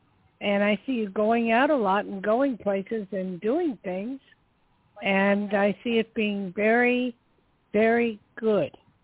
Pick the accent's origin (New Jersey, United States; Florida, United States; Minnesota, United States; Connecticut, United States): New Jersey, United States; Newark; I'm from Jersey originally. But we get so many New Yorkers.